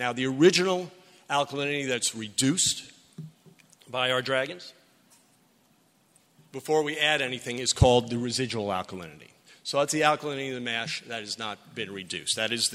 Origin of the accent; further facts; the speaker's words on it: New York, United States; I'm a New Yorker. We have very low calcium water, and we need to increase calcium in order to adjust our MASH pH.